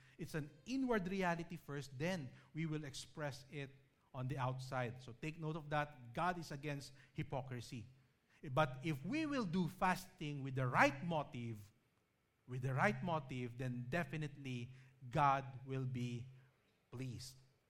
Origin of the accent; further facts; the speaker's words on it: Philippines; So, being a Filipino, we love to eat food, right?